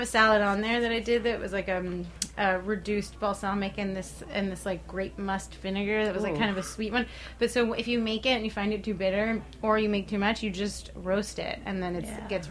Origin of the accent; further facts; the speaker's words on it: New York, United States; As a kid growing up in New York, it used to be something that was really easy to find and very reliable.